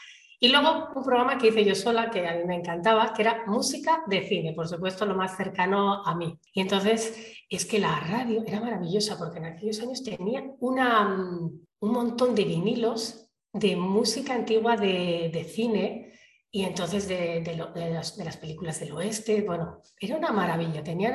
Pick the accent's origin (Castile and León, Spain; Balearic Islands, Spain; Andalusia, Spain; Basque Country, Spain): Basque Country, Spain; Bilbao; yo nací en Bilbao. Bilbao pues es una ciudad pues en el norte, en el País Vasco, es una ciudad bastante potente económicamente.